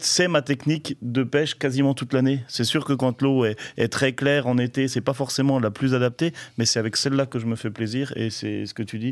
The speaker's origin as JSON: {"language": "French", "town": "Goumois", "region": "Bourgogne-Franche-Comté", "country": "France", "tie": "born there", "said": "Moi je suis né à Goumois, dans ce petit village franco-suisse, j'ai besoin de nature"}